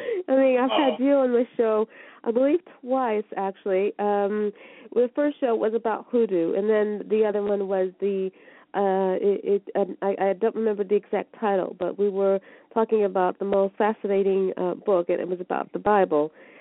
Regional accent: San Francisco, California, United States; also born or lived in Chicago; I'm actually American. I'm from over there, raised in San Francisco, lived in Chicago for a while at least.

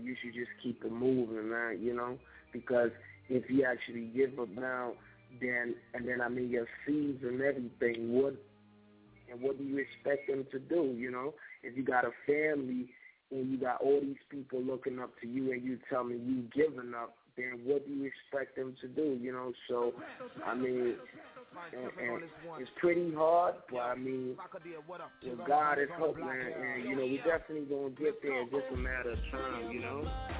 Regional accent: Liberia; now in Ghana; I'm actually from Liberia, but I'm based in Ghana.

